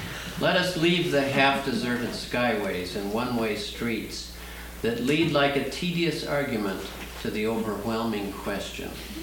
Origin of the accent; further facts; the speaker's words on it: Northfield, Minnesota, United States; from Northfield, Minnesota.